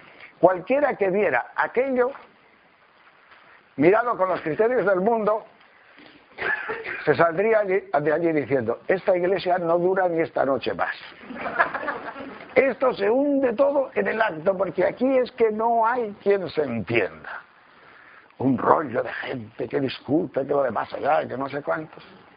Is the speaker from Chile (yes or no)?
no; León, Castile and León, Spain; Porque por mi tierra de León no se oye mucho esta palabra, pero por Madrid sí.